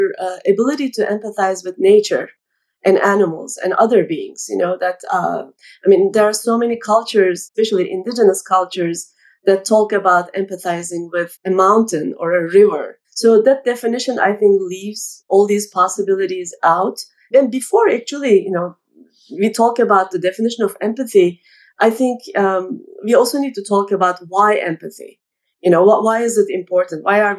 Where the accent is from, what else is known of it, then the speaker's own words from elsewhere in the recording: Turkey; I grew up in Turkey